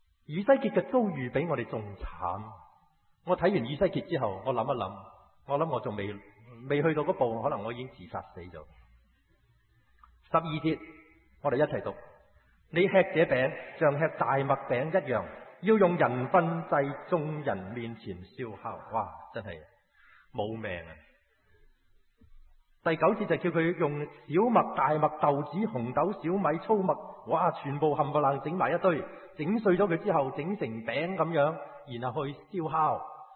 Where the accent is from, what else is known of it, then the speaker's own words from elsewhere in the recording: Hong Kong; 我哋香港人好同心